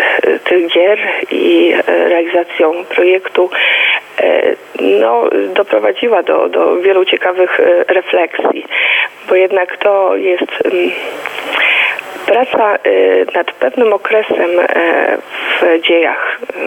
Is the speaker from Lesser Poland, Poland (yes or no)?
no; Pomeranian Voivodeship, Poland; wielu innych cechach, którymi możemy się jako Kaszubi szczycić